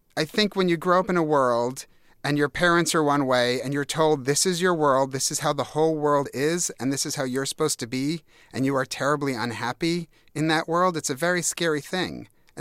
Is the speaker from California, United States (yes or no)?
no; New York, United States; Well, no, I went to, you know, I was going to say, for me growing up on Long Island, it was this idea.